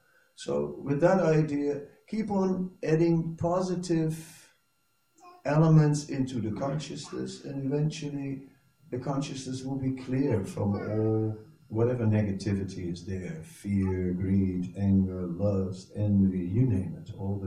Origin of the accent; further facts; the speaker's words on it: Netherlands; English is a second language; although I am from the Netherlands and I've seen a few things